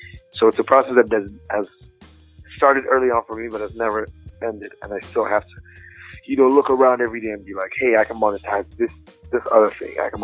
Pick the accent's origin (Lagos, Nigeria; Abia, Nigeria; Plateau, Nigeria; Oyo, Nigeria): Plateau, Nigeria; Jos; And growing up in Joss, you know, we used to, you know, we're taught invest in your launch or your product, spend money on the launch and all these things.